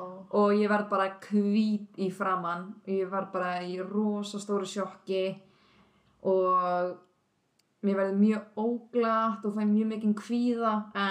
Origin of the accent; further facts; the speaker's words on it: Reykjanesbær, Southern Peninsula, Iceland; now in Selfoss, Iceland; og ég tvítu. Ég var 19 ára þegar ég varð ólétt. Ég kem upprunalega frá Reykjanesbæ eða Njarðvík. Bjóð þar eiginlega bara alla mína ævi, flutti svo í Reykjavík í smá tíma og núna bý ég á Selfossi